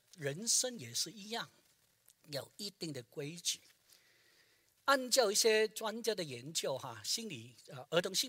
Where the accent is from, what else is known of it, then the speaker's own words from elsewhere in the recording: Guangdong, China; 是我们广东人会讲的，3岁从小会定这个性格